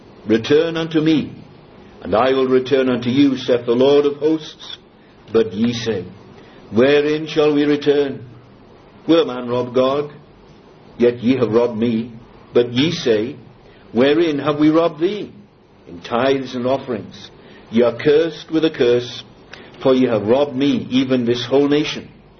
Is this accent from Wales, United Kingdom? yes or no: yes; Wales, United Kingdom; I come from Wales, and Wales is the land of song